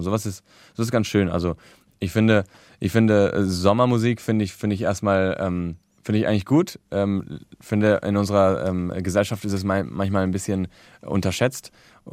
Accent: Barcelona, Catalonia, Spain; now in Berlin, Germany; ich bin ja in Barcelona aufgewachsen und bin dort geboren und wohne ja erst seit 2 Jahren in Berlin

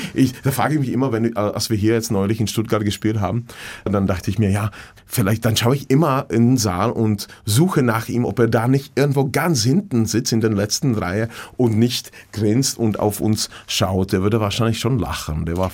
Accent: Jičín, Hradec Králové Region, Czechia; Böhmisches Paradies, so heißt die Gegend, wo ich herkomme. Und Nad Popelkou. Und da haben wir in Jičín auch eine tolle Sauna, wo ich immer hingehe.

